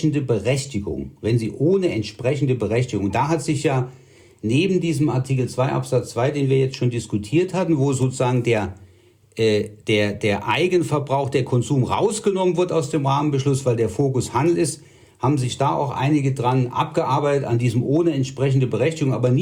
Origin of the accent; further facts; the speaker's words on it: Germany; wir als Deutsche